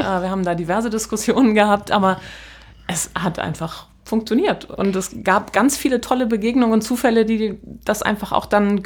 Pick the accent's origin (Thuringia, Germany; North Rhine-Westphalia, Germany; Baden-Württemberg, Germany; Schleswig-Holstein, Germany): Schleswig-Holstein, Germany; Ich bin in Nordfriesland groß geworden, bin 48 Jahre alt